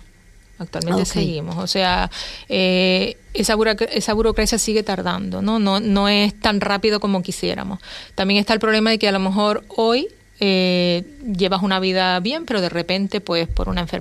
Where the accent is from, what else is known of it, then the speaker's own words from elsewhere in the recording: Canary Islands, Spain; Bueno, yo soy una majorera más de la isla.